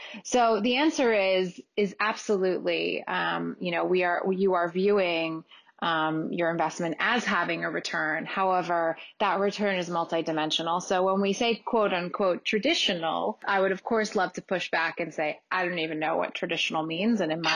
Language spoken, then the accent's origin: English; New York City, New York, United States; So I grew up in New York City. My parents are artists. I have family history of public service on both sides, one side in Africa in the health space, the other side in American politics.